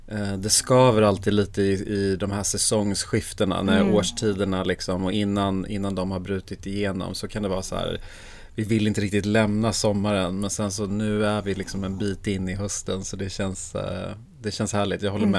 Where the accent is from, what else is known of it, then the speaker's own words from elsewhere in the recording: Sweden; born there; i Norden som heter Sagrada Madre, som är från Argentina, som är mitt andra hemland. Jag är född i Sverige, men min mamma är född i Buenos Aires.